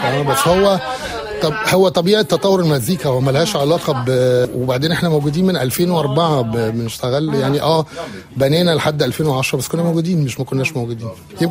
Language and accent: Arabic; Alexandria, Alexandria Governorate, Egypt; بلدي اسكندرية. بلدي اسكندرية مفيش زي مصر طبعا.